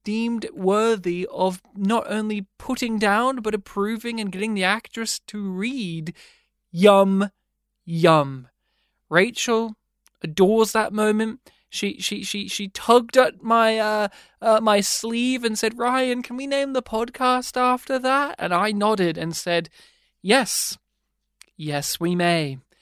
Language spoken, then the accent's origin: English; Australia; So brave that I'm here after that flood in my hometown in rural Australia.